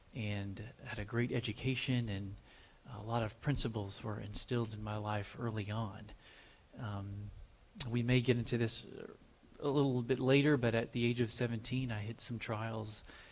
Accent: Nashville, Tennessee, United States; Well, I was born here in Nashville, and I grew up in a pretty large family.

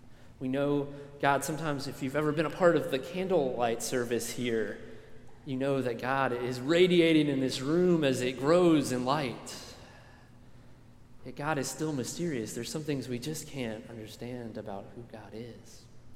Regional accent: Tampa, Florida, United States; One of the things about Tampa is it's my hometown, but it's also, it's kind of an anomaly in the Southeast.

